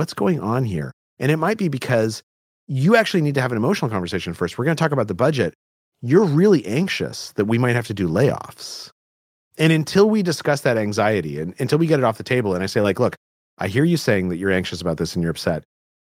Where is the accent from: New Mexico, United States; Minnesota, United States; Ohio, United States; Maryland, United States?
New Mexico, United States; Albuquerque; So I grew up in Albuquerque, New Mexico, which is the Southwest.